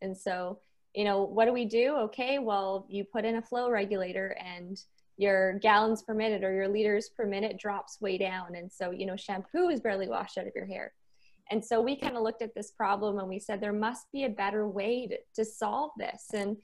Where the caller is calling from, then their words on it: Toronto, Ontario, Canada; and I am calling in from Toronto